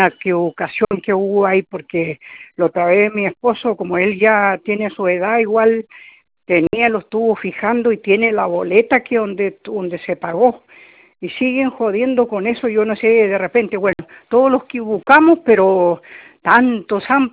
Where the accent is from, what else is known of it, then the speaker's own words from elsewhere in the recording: Chonchi, Los Lagos, Chile; nosotros somos de Chonchi.